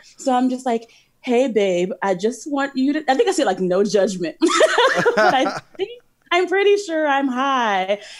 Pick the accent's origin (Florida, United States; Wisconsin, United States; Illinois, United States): Illinois, United States; Chicago; And I am from Chicago. So, and if you're from Chicago, you know Garrett's popcorn.